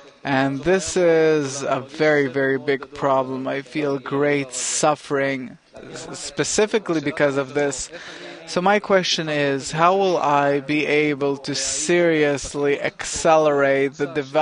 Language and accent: English; Naples, Campania, Italy; I'm from Naples. And I wanted to ask you a question. In Naples, we're living in a very unique reality.